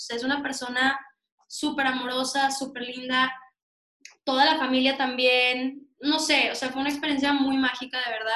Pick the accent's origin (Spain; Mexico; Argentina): Mexico; Monterrey, Nuevo León; yo soy de Monterrey, ¿no?